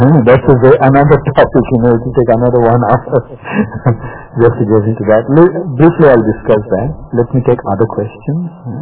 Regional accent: India; I was born in India and I've been brought up in India.

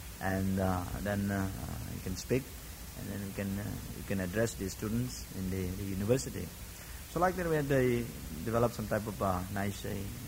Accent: India; since I'm from India

